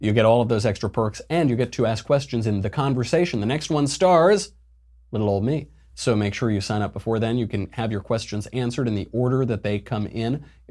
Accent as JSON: {"language": "English", "region": "New York", "country": "United States", "lives_now": "Los Angeles, United States", "said": "You know, I'm from New York and I live in LA and I went to Yale"}